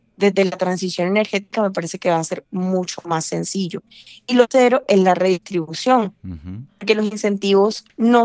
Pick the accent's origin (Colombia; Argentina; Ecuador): Colombia; Sentido a nuestra identidad como colombianos.